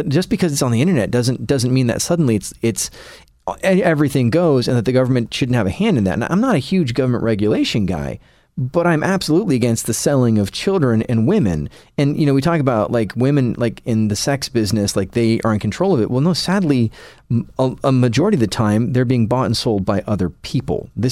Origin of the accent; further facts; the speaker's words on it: United States; It's stuff that you, as an American, we tend to think, oh, that happens in other places, other parts of the world